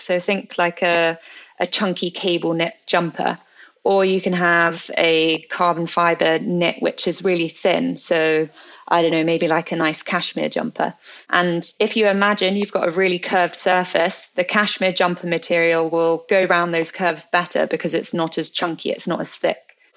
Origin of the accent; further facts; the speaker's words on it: England, United Kingdom; I guess being English, I can't go a day without a cup of English breakfast tea.